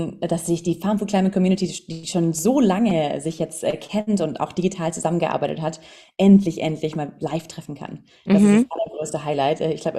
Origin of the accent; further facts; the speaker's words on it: Southern Germany, Germany; also born or lived in London; ich bin aus dem Süden von Deutschland, eigentlich Chemikerin.